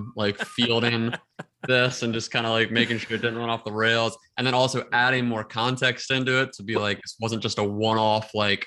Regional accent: Pennsylvania, United States; I grew up like right outside Philadelphia.

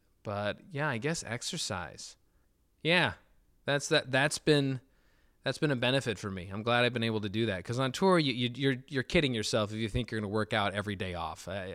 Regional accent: Michigan, United States; Hey, listen, I'm from Michigan, but there's some beautiful beaches up there

